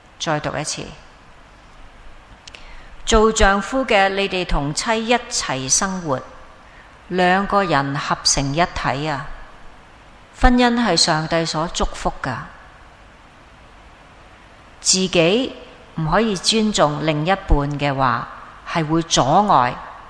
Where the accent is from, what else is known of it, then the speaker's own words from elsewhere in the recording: China; 尤其是我们中国人，始终男性好像有些高一点的地位